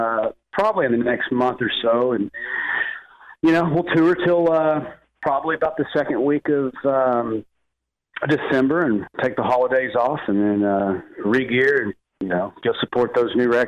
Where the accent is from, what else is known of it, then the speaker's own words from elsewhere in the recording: Fort Worth, Texas, United States; And, you know, all my Fort Worth, my hometown people, you know, thanks for supporting us over these years.